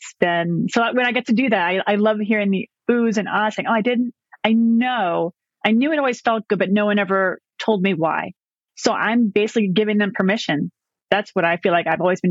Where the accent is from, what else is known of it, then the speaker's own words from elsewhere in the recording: New York, United States; witness like the architecture that I never really noticed as a New Yorker growing up here and coming back here.